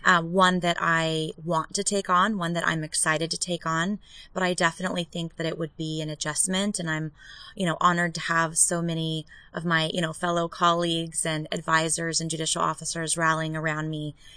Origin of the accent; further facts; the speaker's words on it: Roundup, Montana, United States; also born or lived in Puyallup, Washington; So Pierce County born. And then in the fourth grade, our parents fell in love with Montana. So we moved to Montana and were raised in a very small town called Roundup, just north of Billings an hour. And we graduated high school there.